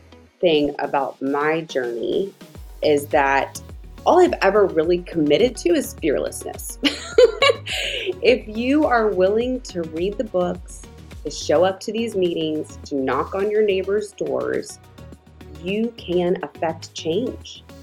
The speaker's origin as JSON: {"language": "English", "town": "Spring", "region": "Texas", "country": "United States", "tie": "born or raised there", "lives_now": "Houston, United States", "said": "But I grew up in Spring, so in the suburbs of Houston, and ended up going to college at UT in Austin and then moving inside the loop around 2014."}